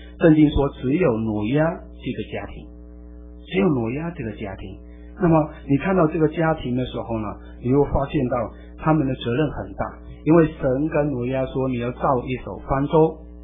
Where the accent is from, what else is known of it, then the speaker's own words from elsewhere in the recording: China; 我们中国人对这个神的事情早就知道，早就知道。